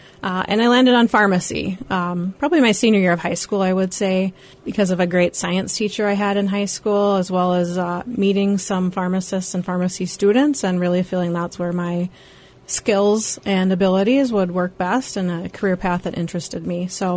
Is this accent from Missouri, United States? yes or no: no; Hazel, South Dakota, United States; Originally, I grew up in eastern South Dakota on a cattle and hog and crop farm near Hazel, which is about 100 people, so not very many people have heard of it.